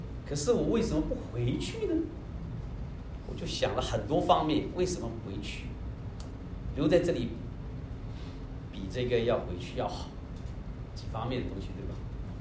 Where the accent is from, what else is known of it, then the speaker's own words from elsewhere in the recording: China; now in United States; 作为一个中国人生活在美国，然后呢我又不愿意回到中国去